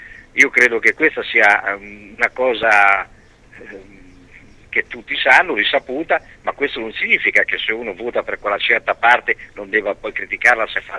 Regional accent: Ancona, Marche, Italy; come anconetano, come giornalista anconetano

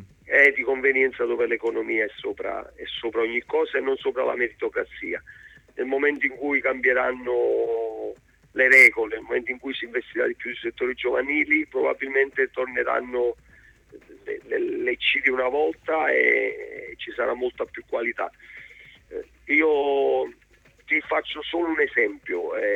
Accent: Naples, Campania, Italy; now in Ancona, Italy; i miei due figli parlano più anconetano che napoletano, anche se poi sì, mia moglie, siamo napoletani e una cadenza ce l'hanno

